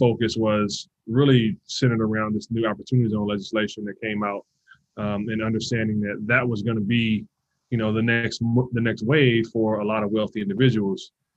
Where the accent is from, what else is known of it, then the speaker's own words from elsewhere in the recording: Compton, California, United States; So I'm from Compton, California. You know, it's not the nicest area.